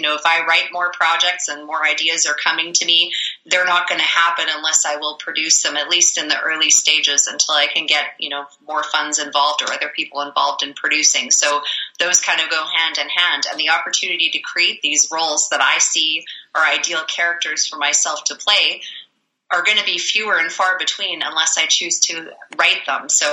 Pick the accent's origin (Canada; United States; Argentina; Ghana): Canada; me living in Alberta, I'm really limited to projects that are in Alberta by, say, being Canadian